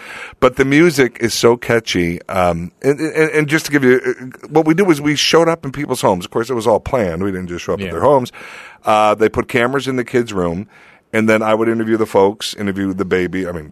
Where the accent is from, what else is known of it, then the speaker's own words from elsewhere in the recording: Lansing, Illinois, United States; Lansing, Michigan. Lansing, Illinois.